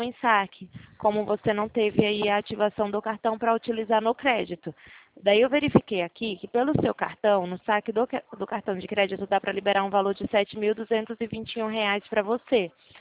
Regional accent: Alagoas, Brazil; Porque eu sou nordestina também, você é da Bahia, né? Eu sou de Alagoas.

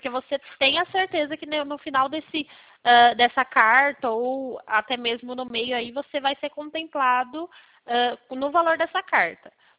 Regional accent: São Paulo, Brazil; não, eu sou do estado de São Paulo. Eu sou do estado de São Paulo.

